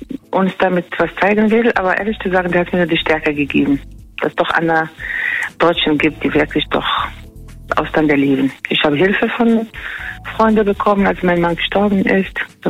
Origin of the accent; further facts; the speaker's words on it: Morocco; German is a second language; now in Germany; Und wir selber als Marokkaner in Marokko haben wir auch ein bisschen was Schlimmes erlebt.